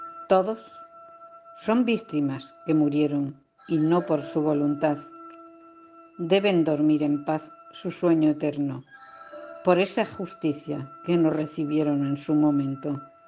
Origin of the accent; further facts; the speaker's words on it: Basque Country, Spain; Somos vascos y hemos sufrido tanto